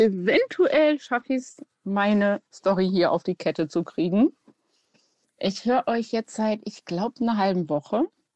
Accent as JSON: {"language": "German", "town": "Bielefeld", "region": "North Rhine-Westphalia", "country": "Germany", "said": "Also ich komme ursprünglich aus Bielefeld."}